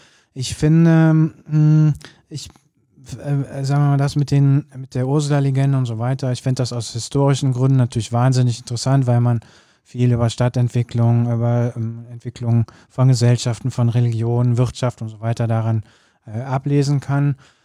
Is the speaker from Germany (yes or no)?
yes; Cologne, North Rhine-Westphalia, Germany; also das muss man als Kölner auch mal sagen.